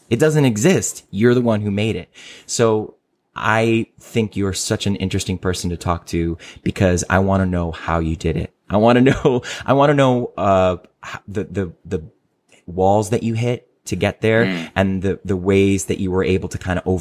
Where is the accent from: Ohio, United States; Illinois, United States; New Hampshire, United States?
Ohio, United States; Because I'm from Ohio, and that's just way, way too hip.